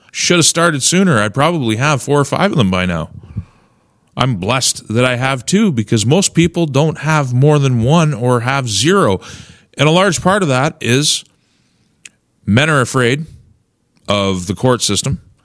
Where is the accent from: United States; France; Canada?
Canada; the envy that I have as a Canadian parent